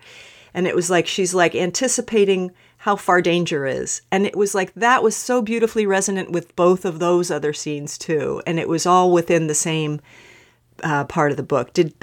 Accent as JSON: {"language": "English", "region": "Ohio", "country": "United States", "tie": "born or raised there", "said": "Yeah, I grew up in Ohio."}